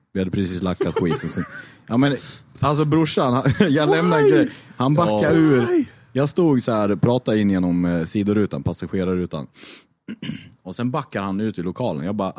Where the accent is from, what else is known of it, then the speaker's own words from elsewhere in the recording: Arboga, Västmanland County, Sweden; Jag är inte läskunnig, jag är från Arboga.